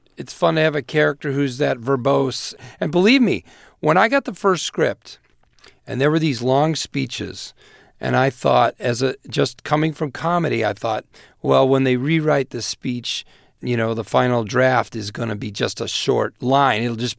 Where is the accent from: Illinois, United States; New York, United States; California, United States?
Illinois, United States; Naperville; Well, I am from Naperville, Illinois, and from a family of 7 kids, and they're a funny group of people.